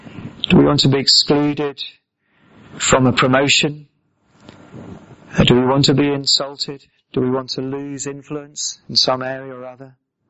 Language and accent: English; United Kingdom; Just because we're British?